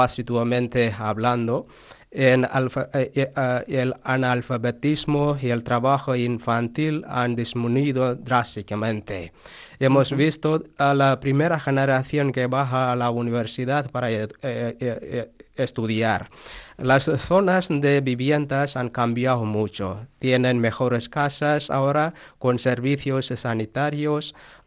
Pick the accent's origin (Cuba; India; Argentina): India; Tamil Nadu; de la India. Ahí en la India tenemos 7 provincias. Una de ellas es Tamil Nadu. Soy de esa tierra, Tamil Nadu.